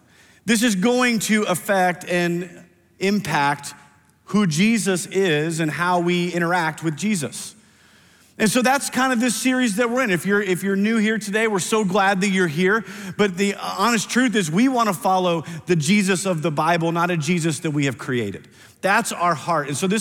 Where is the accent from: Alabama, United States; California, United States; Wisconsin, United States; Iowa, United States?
Iowa, United States; I grew up in Iowa.